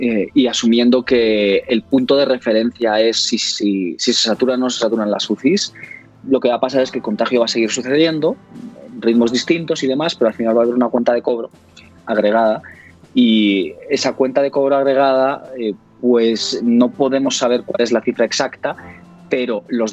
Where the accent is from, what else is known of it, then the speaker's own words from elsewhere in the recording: Valencia, Valencian Community, Spain; como decimos en Valencia, en mi tierra.